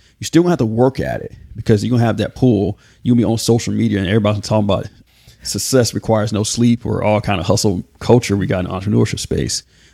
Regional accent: Atlanta, Georgia, United States; I grew up in Atlanta in this rap group called

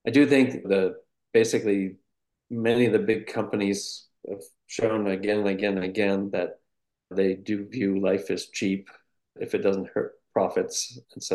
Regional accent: Rhode Island, United States; and also I grew up in Rhode Island, all blue collar family

